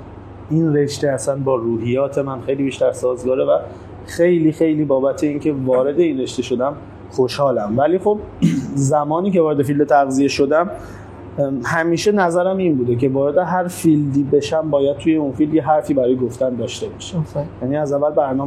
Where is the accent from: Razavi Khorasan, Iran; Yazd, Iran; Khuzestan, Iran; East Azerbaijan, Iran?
Khuzestan, Iran; Dezful; اولین کلینیکمون رو تو شهر دسفول تأسیس کردیم، چون حالا شهر خودم هست